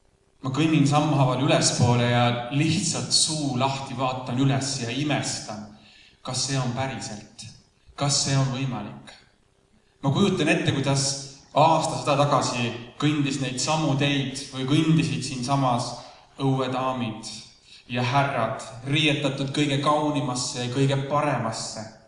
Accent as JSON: {"language": "Estonian", "town": "Võru", "region": "Võru County", "country": "Estonia", "said": "ja mina olen tõesti Võrust. Aga mitte ainult Võrust."}